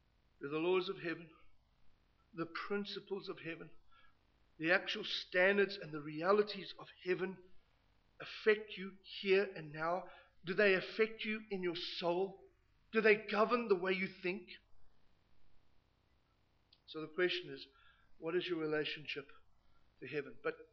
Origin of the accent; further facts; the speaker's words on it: South Africa; now in United States; I'm a South African, though I'm living in the United States of America.